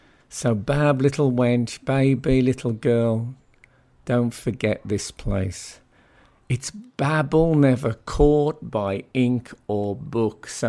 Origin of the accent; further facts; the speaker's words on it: West Midlands, United Kingdom; When I was growing up in the Black Country, old people had much stronger, not just stronger accents.